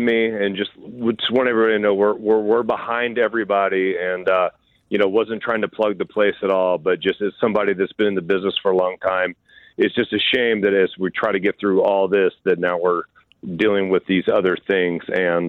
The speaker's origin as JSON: {"language": "English", "town": "Louisville", "region": "Kentucky", "country": "United States", "tie": "born or raised there", "said": "my hometown of Louisville, Kentucky, had problems over the weekend."}